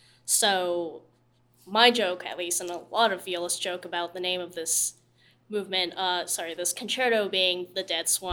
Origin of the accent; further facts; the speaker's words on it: Canada; now in United States; I come from Canada, and where I'm from, the school orchestras aren't as well-funded as they might be here in Texas.